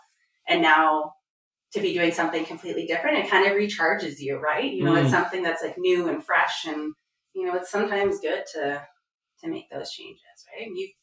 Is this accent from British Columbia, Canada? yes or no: no; Toronto, Ontario, Canada; also born or lived in Uxbridge; So I was born in Toronto. We moved to Uxbridge when I was in grade 7. And I went to high school in Uxbridge, ended up moving up this way. My family moved to Washburn Island